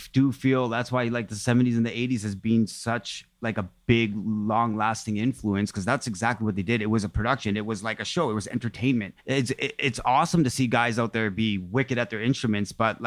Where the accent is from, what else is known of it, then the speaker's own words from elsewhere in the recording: Toronto, Ontario, Canada; because I'm from Toronto, like I'm born and raised here.